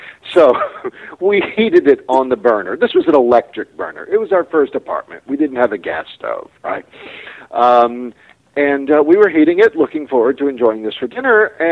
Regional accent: New Orleans, Louisiana, United States; now in Los Angeles, United States; Living in Los Angeles, you know, I grew up in New Orleans, which is a great culinary history, tradition, current practice.

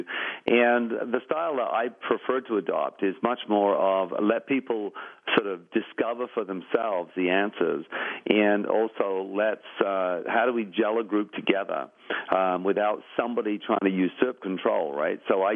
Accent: England, United Kingdom; moved away; I grew up in England, and we, by Western standards, we were very, very poor.

